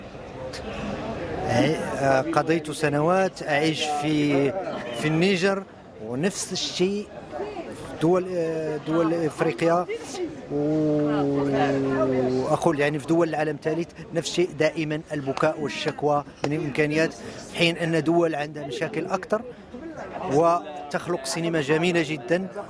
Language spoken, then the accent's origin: Arabic; Morocco; كمغربي ممكن تشوف